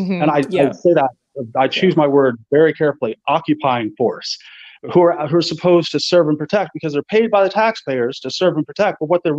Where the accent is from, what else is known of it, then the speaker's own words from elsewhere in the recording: United States; I'm American. So if you guys don't know that, I'm American.